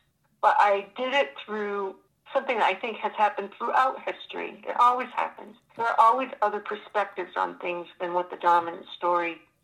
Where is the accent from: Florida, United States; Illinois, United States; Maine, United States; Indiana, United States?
Maine, United States; my own childhood growing up in Maine, because I was very intimately familiar with the kind of weather that they would have had with the snow.